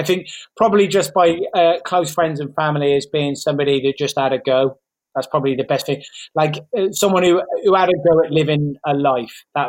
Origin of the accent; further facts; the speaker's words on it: Gloucester, South West England, United Kingdom; also born or lived in Wiltshire / Bristol; So I was born in Wiltshire, then for the first year I lived in Bristol, and then I moved to Gloucester when I was just before I was one. So I count myself as coming from Gloucester, because where I was born, I never lived.